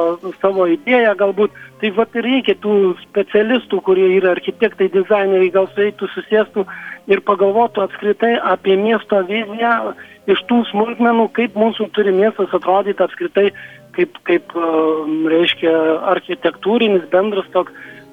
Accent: Alytus, Alytus County, Lithuania; aš kaip alytiškis myliu Alytų

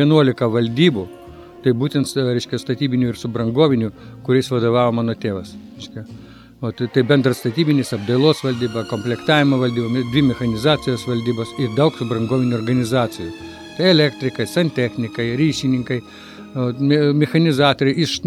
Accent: Vilnius, Vilnius County, Lithuania; born there; Ne, aš gimiau Vilniuje, o mano tėvai būdu atkeliavo į čia iš Baltarusijos. Jau po karo.

